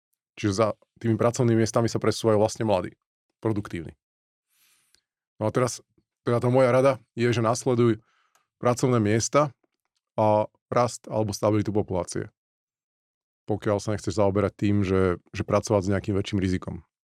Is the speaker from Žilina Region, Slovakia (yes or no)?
yes; Žilina, Žilina Region, Slovakia; trojizbáky, kde ja som vyrastal, trojizbák paneláku na Solinkách